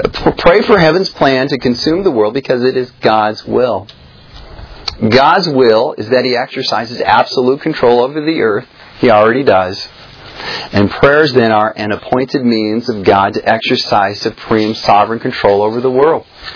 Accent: Minnesota, United States; You know, I'm from Minnesota. It's a Democratic state.

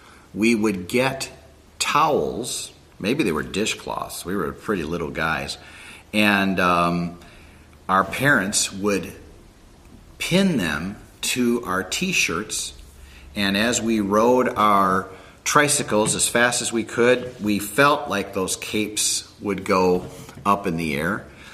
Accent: Chicago, Illinois, United States; I want to take you back to my life in the 60s. I'm growing up in Chicago.

